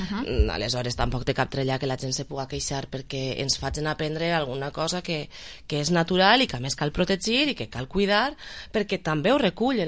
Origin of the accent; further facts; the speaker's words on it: Valencian Community, Spain; Els nostres drets com a valencians en una qüestió com és la llengua no estan plenament assolits.